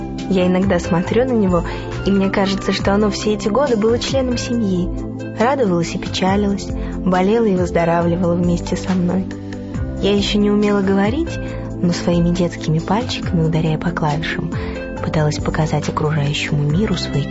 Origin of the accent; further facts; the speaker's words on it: Kamchatka Krai, Russia; moved away; also born or lived in Ukraine; Совсем маленькой судьба перебросила меня на суровую землю Камчатки.